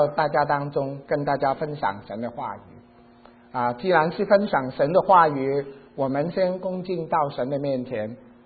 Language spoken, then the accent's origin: Chinese; China; 我们是来自中国啊，海外各个的地方